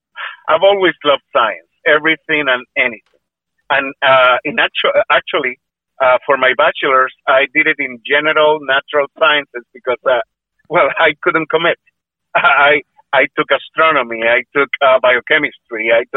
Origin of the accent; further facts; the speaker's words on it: Puerto Rico; Okay, well, I'm Puerto Rican, born and raised in Puerto Rico.